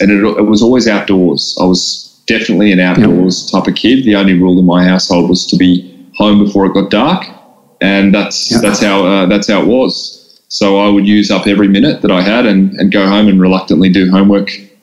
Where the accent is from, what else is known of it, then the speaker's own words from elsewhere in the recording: Sandringham, Victoria, Australia; I was born and raised in Melbourne, up at the Mercy Hospital. I was born and grew up in Sandringham, which is only around about 30 to 40 minutes southeast of Melbourne, just a short drive.